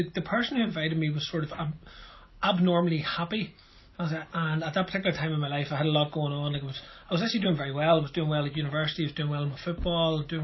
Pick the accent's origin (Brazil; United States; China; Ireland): Ireland; we're Irish and we drink tea